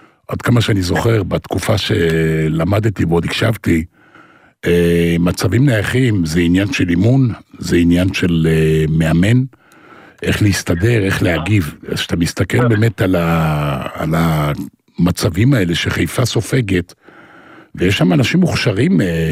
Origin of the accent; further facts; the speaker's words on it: Tel Aviv, Tel Aviv District, Israel; בתור תל אביבי